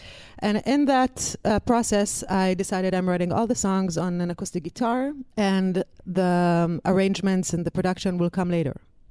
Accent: Israel; English is a second language; I came from Israel. I wanted to tour the States. I wanted to tour Europe for a girl from Israel.

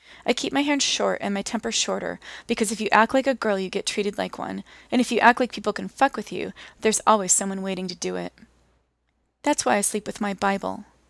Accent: San Francisco, California, United States; as I said, I grew up here in San Francisco, and I come from a pretty broken home.

